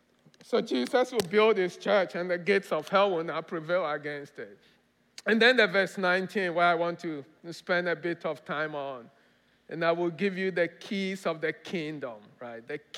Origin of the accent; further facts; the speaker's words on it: Ghana; I grew up in Ghana. Again, African, right? I grew up in Ghana.